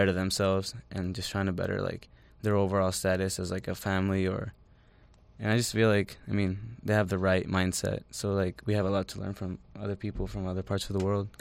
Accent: United States; just growing up in the United States, like, we, like, have to face a lot of trials.

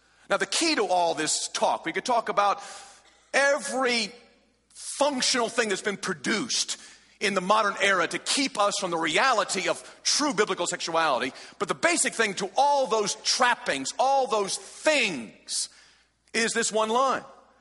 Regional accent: United States; I'm an American. I'm an adult.

